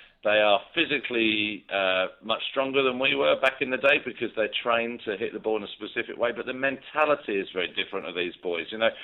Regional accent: England, United Kingdom; I suppose I'm being typically English now.

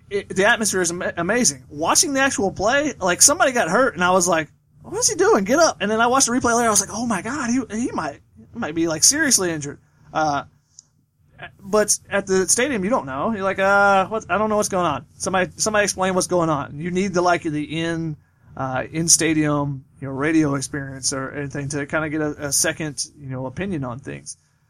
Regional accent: Austin, Texas, United States; I'm from Austin.

